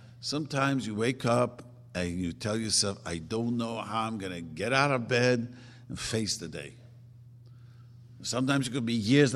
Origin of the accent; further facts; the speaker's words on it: Brooklyn, New York, United States; I grew up in Brooklyn. Everyone was religious. The whole community was Holocaust survivors.